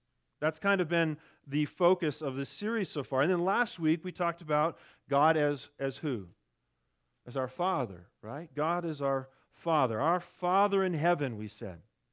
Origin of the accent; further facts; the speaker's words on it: Gabon; It was another normal Sunday morning at the church I grew up in Gabon, West Africa.